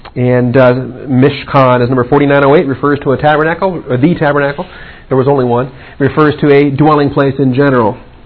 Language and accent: English; Texas, United States; And so I said, shoot, sign me up. I'm a Texan.